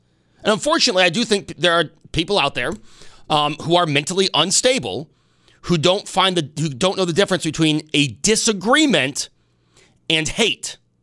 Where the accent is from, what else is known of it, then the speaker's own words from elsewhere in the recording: United States; I will always say I'm an American first. I love this country.